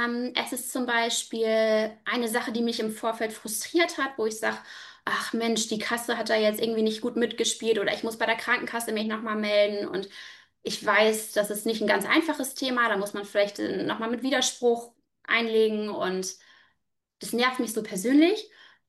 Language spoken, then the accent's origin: German; Hamburg, Germany; ich komme aus dem Norden, ich komme aus Hamburg, bin mittlerweile verheiratet, habe zwei kleine Kinder.